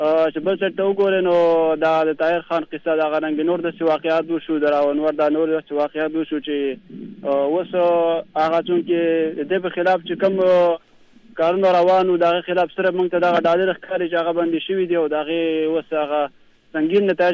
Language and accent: Pashto; Bajaur, Khyber Pakhtunkhwa, Pakistan; now in Saudi Arabia; زمونږ سیمه باجوړ ایجنسی دا او زه اوس موجوده سعودي عرب کې ما